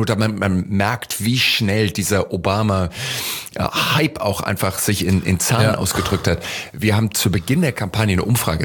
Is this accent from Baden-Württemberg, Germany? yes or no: yes; Heidelberg, Baden-Württemberg, Germany; Ich bin in Heidelberg aufgewachsen, wo die Amerikaner jahrzehntelang ihr Hauptquartier hatten. Insofern, ich bin mit einer unheimlich starken amerikanischen Truppenpräsenz in Heidelberg auch eben aufgewachsen